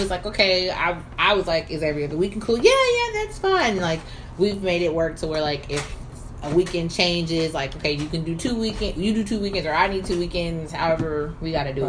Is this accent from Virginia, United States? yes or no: yes; Richmond, Virginia, United States; It's only like from Richmond, my hometown, is 4.5 to 5 hours.